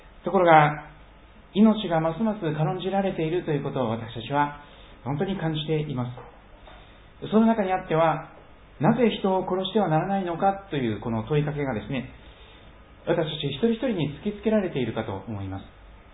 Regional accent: Kochi, Japan; born there; 私は四国の高知の生まれですから、雪はほとんど見ないんですけども

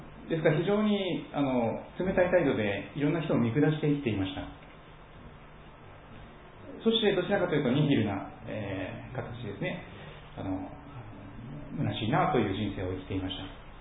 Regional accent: Kochi, Japan; accent: Tosa dialect; moved away; 高知を長く離れておりましたのでなかなか土佐弁が出てこない。

